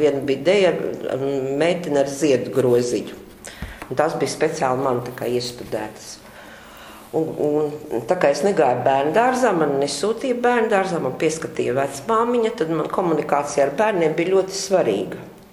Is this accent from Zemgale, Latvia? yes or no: no; Riga, Latvia; esmu dzimusi Rīdzeniece, visu mūžu nodzīvojusi Pārdaugavā. Sākumā līdz 13 gadu vecumam dzīvojām Baldones ielā. Es mācījos 5. vidusskolā, tā ir tagadējā Vācu ģimnāzija